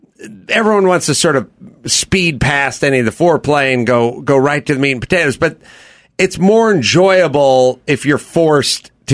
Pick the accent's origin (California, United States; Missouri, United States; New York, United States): New York, United States; Brooklyn; You know, look, I grew up in Brooklyn. We played stickball on the street.